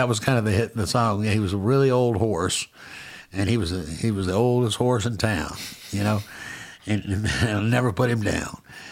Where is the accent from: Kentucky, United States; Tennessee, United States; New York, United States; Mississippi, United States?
Mississippi, United States; Hattiesburg; My dad was still continuing to work in my hometown of where I was born in Hattiesburg.